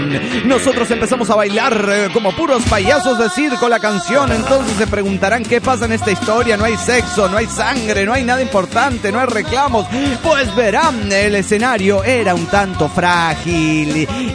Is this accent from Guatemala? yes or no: yes; Guatemala; Yo soy guatemalteco de nacimiento.